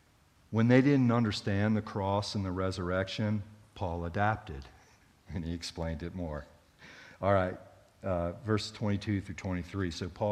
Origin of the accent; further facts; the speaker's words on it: United States; we're from the United States, you're from Wales, and yet we're belonging to the same family.